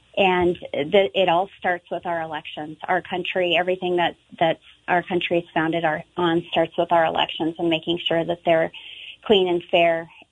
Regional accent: Montana, United States; I was born and raised in Montana.

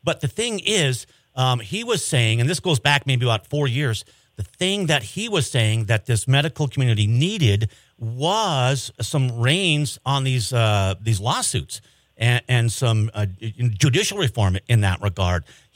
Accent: Montana, United States; Montana is changing. And that's hard, I think, for like, you grew up here, I grew up here.

